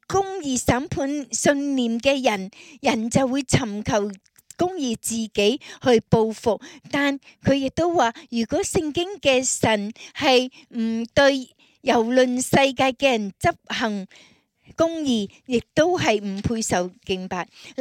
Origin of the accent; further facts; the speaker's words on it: Canada; 我就是我们加拿大人那个的价值观